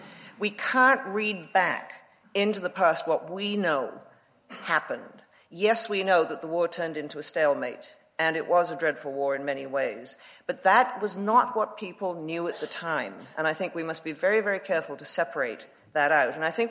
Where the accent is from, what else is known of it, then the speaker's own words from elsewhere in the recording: Canada; Well, perhaps as a Canadian